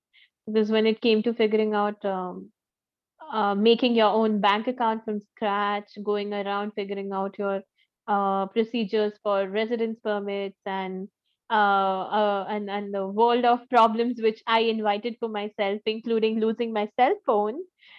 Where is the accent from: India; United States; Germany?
India; Kolkata, West Bengal; now in Bangalore, India; So I come from West Bengal, and the city is called Kolkata.